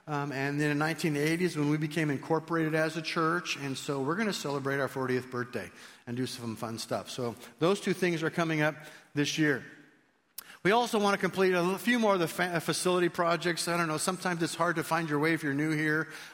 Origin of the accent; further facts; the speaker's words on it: California, United States; I'm sitting right here, okay? I'm from California.